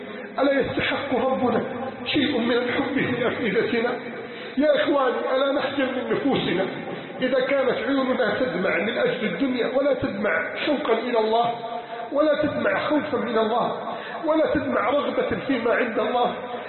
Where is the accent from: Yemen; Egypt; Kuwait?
Egypt; اللهم احفظ بلدنا مصر